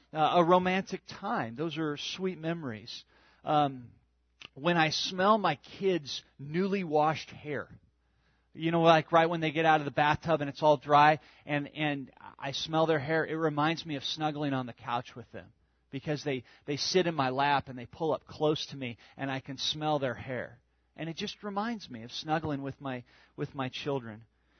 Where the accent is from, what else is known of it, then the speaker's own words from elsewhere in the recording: California, United States; And that reminds me of growing up in Southern California, because I was a Southern California beach rat when I was a little kid.